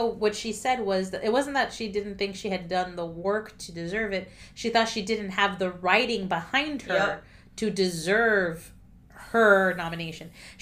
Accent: United States; And yes, I'm American.

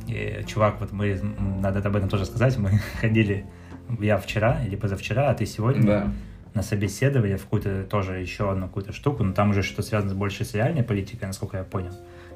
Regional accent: Khakassia, Russia; я из Хакасии, то есть это еще это меньше, это та же культура

